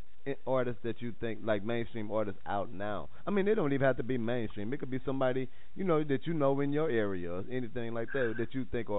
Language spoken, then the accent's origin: English; St. Louis, Missouri, United States; I'm from St. Louis, so I'll be like, man, I wish … or somebody did that.